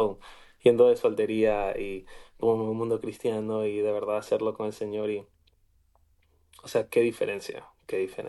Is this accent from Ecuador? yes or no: yes; Ecuador; o sea, yo soy del Ecuador. Mi familia, yo nací allá.